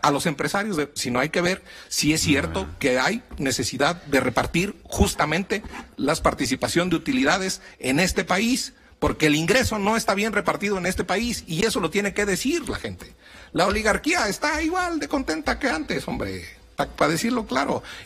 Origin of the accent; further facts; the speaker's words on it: Mexico; Yo soy un mexicano que tengo 4 hijos y que soy optimista